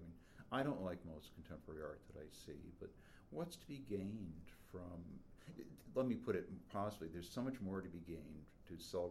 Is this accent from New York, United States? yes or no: yes; Rochester, New York, United States; growing up in New York State, experiencing the winters in Rochester, seeing Lake Ontario freeze over, going skiing in the hills south of Buffalo